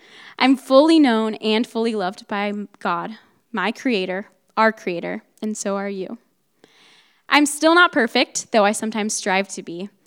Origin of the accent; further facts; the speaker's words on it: Ohio, United States; I grew up in Ohio, and for my whole life, I went to church with my family every Sunday